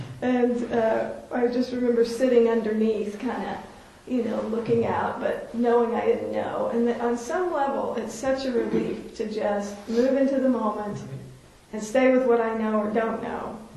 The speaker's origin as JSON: {"language": "English", "region": "Texas", "country": "United States", "also_born_or_lived": "Oklahoma", "said": "And you know, I'm not from California. I'm from a landlocked state in Texas and Oklahoma."}